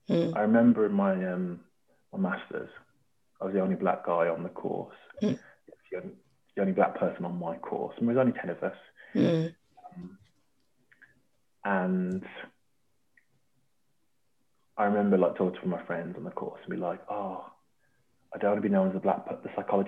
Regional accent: Birmingham, West Midlands, United Kingdom; Obviously, I'm from Birmingham.

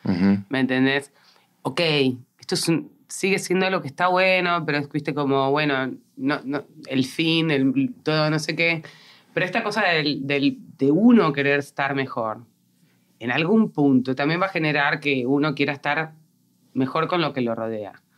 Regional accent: Argentina; O sea, yo, no, o sea, siendo de Argentina, sé que nosotros vivimos en crisis desde hace muchos años.

